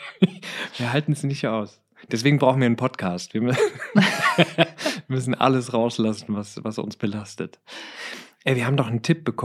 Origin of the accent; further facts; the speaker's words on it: Meerbusch, North Rhine-Westphalia, Germany; born there; ich bin geboren 1985 in Meerbusch.